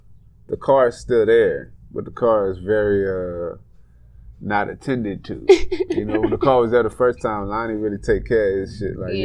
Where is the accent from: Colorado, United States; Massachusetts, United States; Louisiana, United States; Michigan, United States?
Louisiana, United States; Lafayette; now in Los Angeles, United States; people don't realize that where we from in Louisiana, well, specifically Lafayette, I'm from the Plaza and all that shit